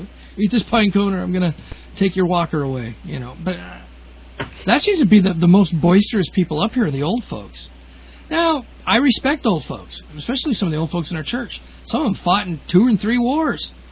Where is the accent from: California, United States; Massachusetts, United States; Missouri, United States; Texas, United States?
Massachusetts, United States; Boston; born there; And remember, I was born in Boston. Not raised there, but I was born there.